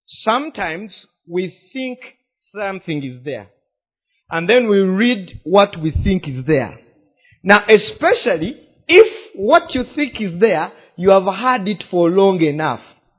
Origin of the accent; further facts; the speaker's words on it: Uganda; first language Luganda; English is a second language; In Luganda, which is my native language, that would mean literally, okuzalibwa omulundi ogwoku.